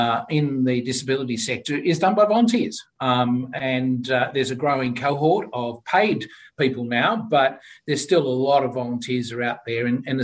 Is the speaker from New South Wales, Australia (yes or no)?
yes; Sydney, New South Wales, Australia; that was part, of course, of growing up in Sydney at the time, as our parents did.